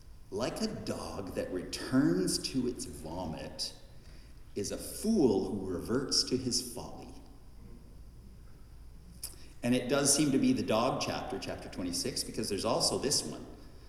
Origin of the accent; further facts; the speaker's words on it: Canada; born there; My background, as you may notice from my surname, is a Dutch background. I was born in Canada, but my parents both came here as children.